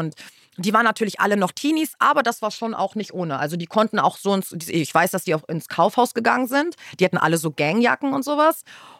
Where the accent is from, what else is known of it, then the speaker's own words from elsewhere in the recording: Hamburg, Germany; ich komme aus Hamburg-Altona. Das ist Ottensen genau.